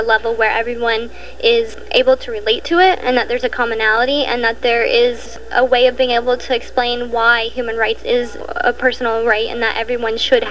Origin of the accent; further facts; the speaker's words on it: the South, United States; those lessons, good or bad, that we learned from growing up in the South and being able to move forward.